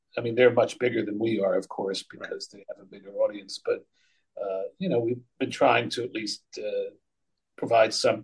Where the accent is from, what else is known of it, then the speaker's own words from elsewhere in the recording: White Plains, New York, United States; now in Moscow, Russia; 16 years ago, I moved to Moscow, but obviously I'm from New York, from White Plains, which is a little bit south of you guys.